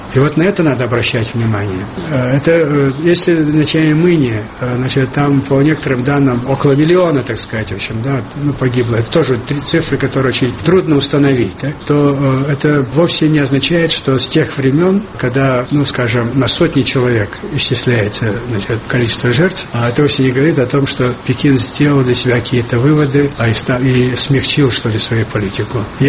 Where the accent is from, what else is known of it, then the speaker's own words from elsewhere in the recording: Kazakhstan; Уйгуры такие же братья, как наши казахи, живущие там. Но если мы отмолчимся, мы уродуем самих себя. Мы здесь, в Казахстане, не сможем быть государствообразующей нацией.